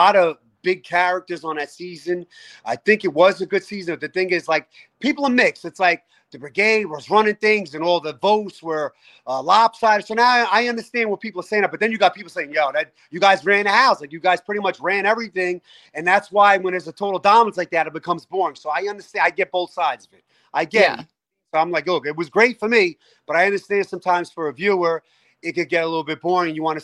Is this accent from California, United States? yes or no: no; New Jersey, United States; she's from Arkansas and I'm from New Jersey.